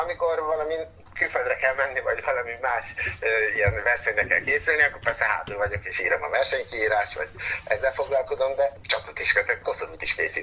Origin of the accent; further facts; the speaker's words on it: Hódmezővásárhely, Csongrád-Csanád, Hungary; én ide születtem, és akkor maradtam is itt van a családom, úgyhogy mikor gyakornok voltam, laktam én Londonban is, meg Amsterdamban is, de nem az én világom ezek a nagyvárosok.